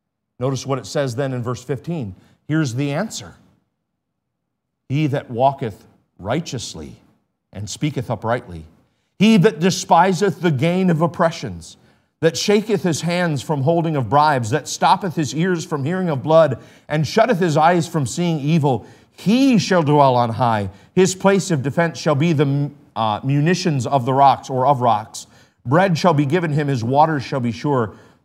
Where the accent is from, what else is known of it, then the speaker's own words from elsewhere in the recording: United States; I don't get a pass because I'm an American.